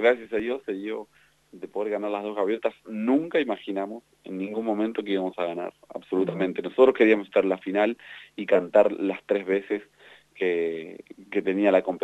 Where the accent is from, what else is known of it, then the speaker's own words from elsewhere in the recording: Argentina; encima siendo Argentina, con tanta rivalidad que a veces tenemos con los chilenos